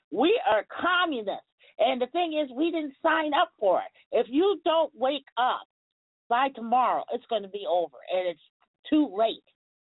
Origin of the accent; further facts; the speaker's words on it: United States; I'm an American citizen. I've been here all my life. I was born in this country.